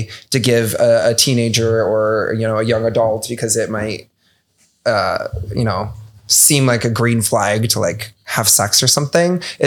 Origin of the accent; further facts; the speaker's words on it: Michigan, United States; I remember I'm from Southwest Michigan, which is a pretty small town area, pretty religious.